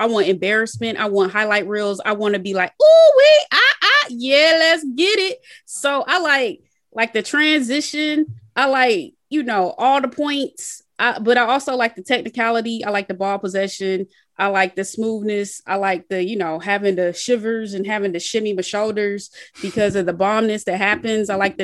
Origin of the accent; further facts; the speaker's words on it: Atlanta, Georgia, United States; but then I grew up in Atlanta, so the Atlanta Beat.